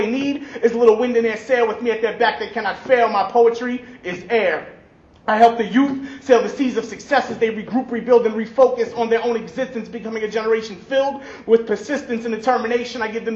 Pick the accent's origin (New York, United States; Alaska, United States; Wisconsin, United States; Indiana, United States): New York, United States; I'm from New York. I do a lot of shows in New York. I'm gonna write this political poem based on my views because I've been born and raised in New York.